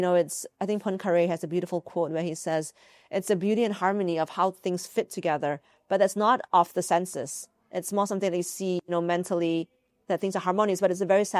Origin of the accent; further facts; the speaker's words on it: Malaysia; So I grew up in Malaysia